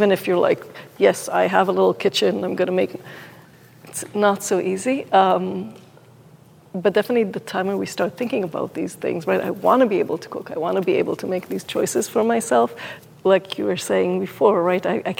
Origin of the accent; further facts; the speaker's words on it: Israel; moved away as an adult; now in United States; So I grew up in Israel. Came to the U.S. to do graduate school, essentially.